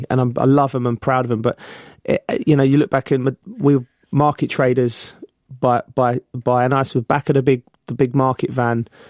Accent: Kentish Town, London, United Kingdom; You know, like I said, I come from Kentish Town, which I'm really proud of.

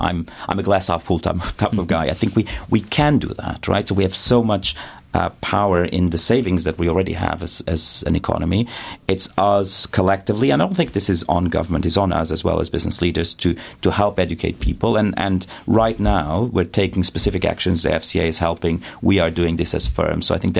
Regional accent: Portugal; moved away as an adult; now in United Kingdom; I've lived most of my adult life here in the UK. I'm, in a way, I'm more British than Portuguese.

